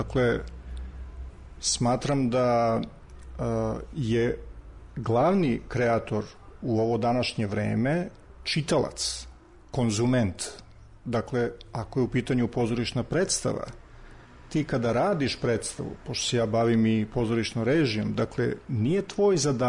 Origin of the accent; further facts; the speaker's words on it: Belgrade, Serbia; born there; Ja, inače, iako sam rođen u Beogradu, ja se u stvari više osjećam kao da sam ovde slučajno rođen